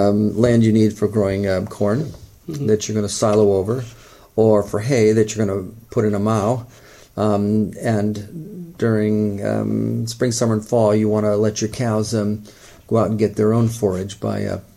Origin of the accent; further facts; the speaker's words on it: Cooperstown, New York, United States; born there; August 1st, 1949, and I was born at Bassett Hospital in Cooperstown